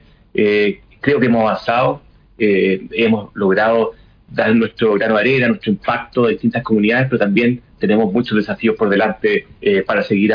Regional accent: Chile; a esta comunidad que somos los chilenos, que nos queremos y queremos tener un mejor país

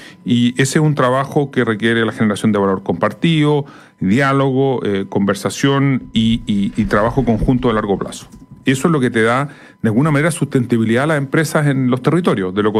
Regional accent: Chile; Usted no puede podemos aceptar como chileno que Antofagasta tenga las condiciones que tiene

